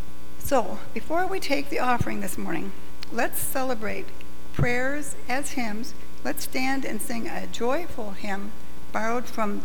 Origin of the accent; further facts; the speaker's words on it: Kaleva, Michigan, United States; Because I am of Finnish heritage, I grew up in Kaliva over in Manistee County. My first years of school were there.